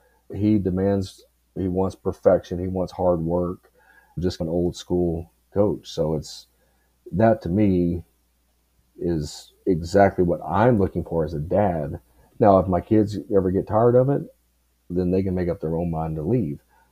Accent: Cincinnati, Ohio, United States; born there; Just because I was born in Cincinnati, my dad and everybody was from Cincinnati.

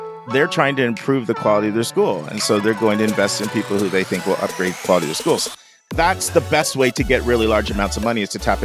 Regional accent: Ontario, Canada; I grew up in Canada, Southern Ontario, south of Toronto.

